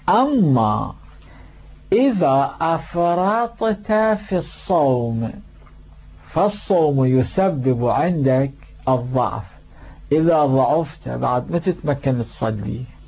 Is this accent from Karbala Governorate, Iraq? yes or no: yes; Karbala, Karbala Governorate, Iraq; وكان عندنا في كربلاء المقدسة إنسان يقال عنه